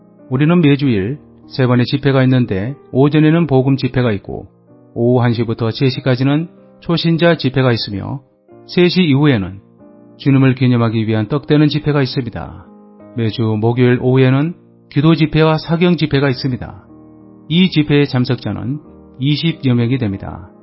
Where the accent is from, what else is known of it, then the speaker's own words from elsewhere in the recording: Yongam, South Korea; 육신으로 말하면 용암은 저의 고향입니다.